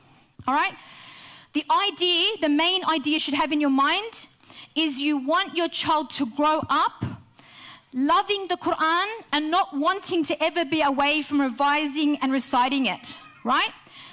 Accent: Australia; as an Australian revert to Islam, and not having been brought up with, you know, with Arabic at all, right? Not coming from an Arabic background

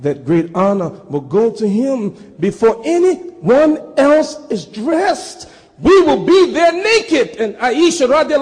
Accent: United States; I am an American. I was born in America.

